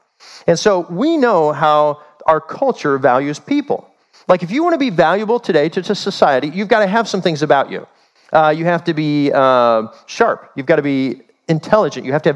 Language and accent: English; Kansas City, Missouri, United States; born there; I was born in the Midwest. I was born in Kansas City, so I was all about Kansas City sports when I was coming up.